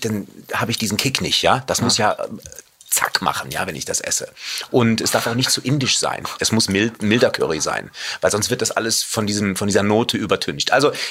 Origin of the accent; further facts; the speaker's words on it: Cologne, North Rhine-Westphalia, Germany; also born or lived in Los Angeles; Ich komme aus Köln, NRW, na klar, wie man das unschwer vielleicht hört.